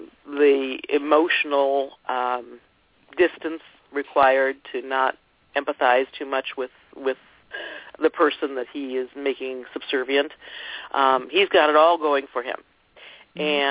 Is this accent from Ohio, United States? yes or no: yes; Ohio, United States; I grew up in Ohio, so Michigan State University, I'm sorry.